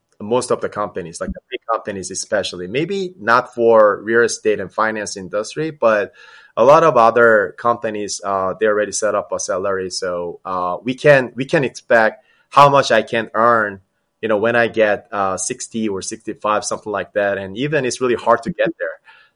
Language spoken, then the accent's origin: English; Seoul, South Korea; English is a second language; moved away as an adult; now in United States; So I was born and raised in Korea, especially Seoul. And I study and work in the U.S., especially in New York, and I work in New York as well as Houston, Texas.